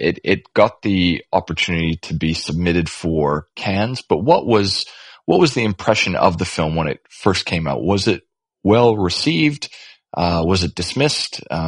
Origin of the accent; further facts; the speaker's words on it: Calgary, Alberta, Canada; now in Australia; I'm Canadian. Before I came over here, I was from the prairies in Calgary